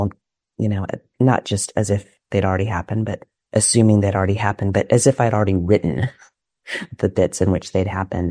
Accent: United States; because I am an American and I reside in the US

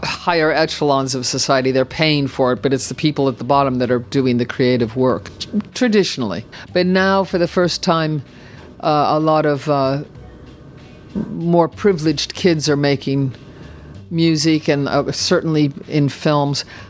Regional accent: United States; moved away as an adult; I'm actually American, so I was in the States for the first 20 years, and then I came over here and it took me another 30 years to start to understand how this class system works.

